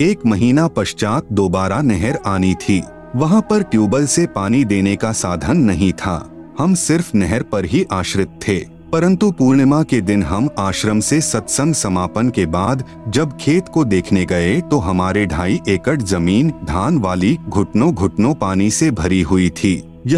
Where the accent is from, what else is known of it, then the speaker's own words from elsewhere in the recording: Petwar, Haryana, India; now in Jind, India; गांव पेटवाड़, तहसील हांसी, जिला हिसार का रहने वाला हूं। अब एम्प्लाइज कॉलोनी जेल के सामने जींद में सपरिवार रहता हूं।